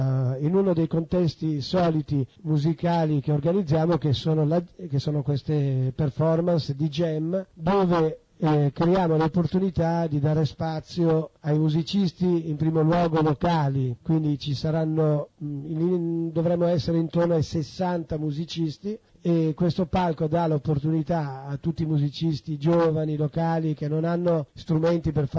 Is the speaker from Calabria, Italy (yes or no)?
no; Milan, Lombardy, Italy; questa bellissima cittadina per la quale abbiamo in comune da milanesi questo grande affetto